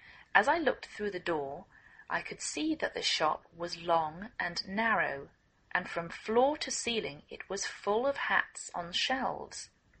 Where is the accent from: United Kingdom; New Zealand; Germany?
United Kingdom; England; now in United States